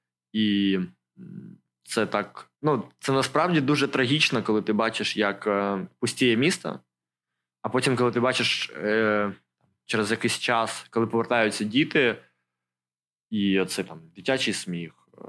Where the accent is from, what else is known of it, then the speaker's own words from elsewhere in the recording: Okhtyrka, Sumy Oblast, Ukraine; Я з Ахтирки.